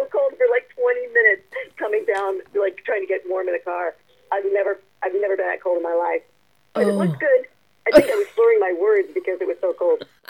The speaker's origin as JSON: {"language": "English", "town": "Los Angeles", "region": "California", "country": "United States", "tie": "born or raised there", "said": "Ivy and I are both born and raised in Los Angeles, so we didn't have that experience growing up."}